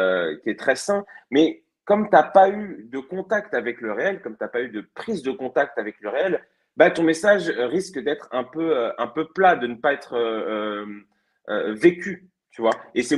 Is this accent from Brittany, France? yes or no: no; Évry, Île-de-France, France; moi, j'ai grandi à Évry, en banlieue parisienne, quartier qui était pas ouf.